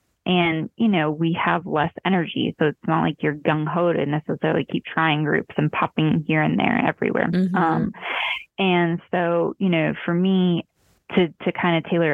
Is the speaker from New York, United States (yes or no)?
no; California, United States; also born or lived in Florida; now in Colorado Springs, United States; No. So okay. I'm actually from SoCal.